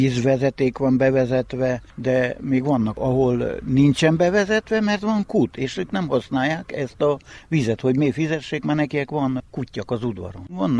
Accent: Istvánháza, Mureș County, Romania; Mondom, én istvánházi. Nem igaz, azt mondja, te kutasföldi vagy. De nem, én istvánházi vagyok.

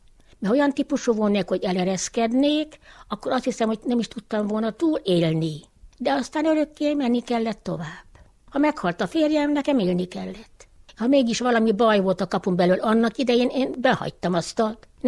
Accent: Csöb, Harghita, Romania; also born or lived in Sibiu; Nem itt születtem, a Szebenbe születtem, gyerekkoromban a szüleimmel hazajöttünk, ide mentem férhez, ebbe a faluba, s itt éltem le az életemet.

